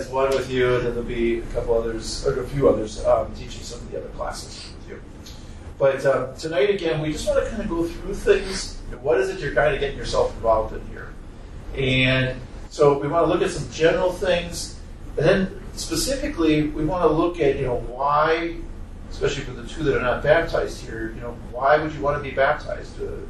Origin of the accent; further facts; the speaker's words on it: Milwaukee, Wisconsin, United States; But I'm from Wisconsin, from Milwaukee, actually, originally.